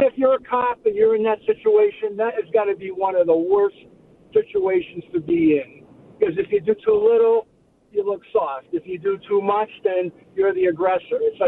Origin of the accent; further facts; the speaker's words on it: Boston, Massachusetts, United States; I grew up in Boston during the riots in, on campus at Northeastern.